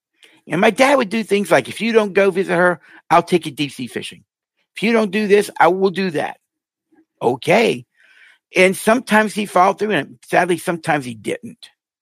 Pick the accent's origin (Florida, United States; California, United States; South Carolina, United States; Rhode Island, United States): Florida, United States; Miami; born there; I was born in Miami